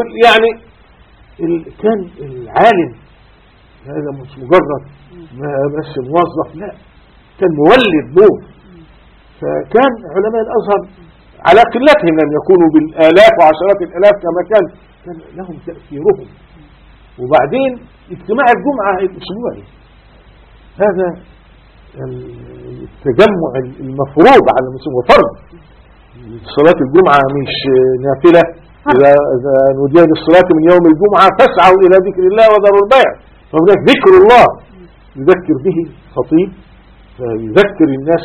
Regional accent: Gharbia, Egypt; مولد السيد البدوي، وكان في طنطا بالقرب منا 20 كيلو منها،

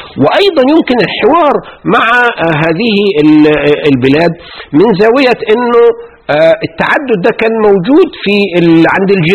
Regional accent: Egypt; إحنا عندنا في مصر ظهر في الأربعينيات القرن العشرين طبقة

